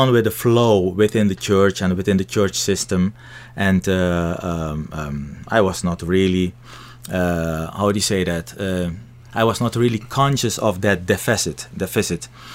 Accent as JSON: {"language": "English", "country": "Suriname", "tie": "born or raised there", "moved": "as an adult", "lives_now": "Netherlands", "said": "I was born and raised in Suriname, South America. I came to the Netherlands when I was 21, and I was raised in a church, in an evangelical Pentecostal church."}